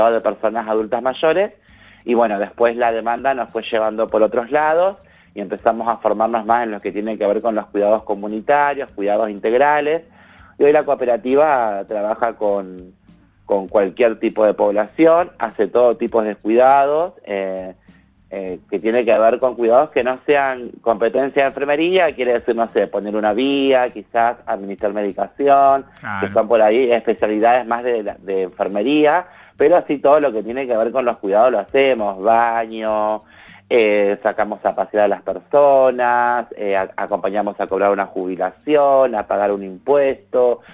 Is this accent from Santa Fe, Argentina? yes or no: yes; Rosario, Santa Fe, Argentina; como contaste, somos de Rosario.